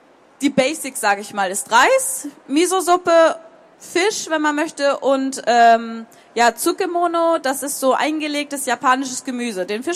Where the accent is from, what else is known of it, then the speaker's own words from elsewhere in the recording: Northern Germany, Germany; also ich komme aus Norddeutschland, ne, und da ist ja Lakritz eine große Nummer